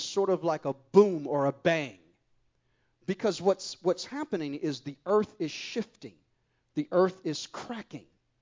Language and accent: English; California, United States; Now, I'm from California, and I can tell you some things about earthquakes.